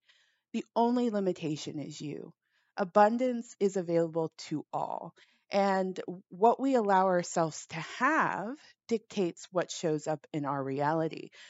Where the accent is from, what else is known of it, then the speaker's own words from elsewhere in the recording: Los Angeles, California, United States; And I grew up in Los Angeles, and I love it.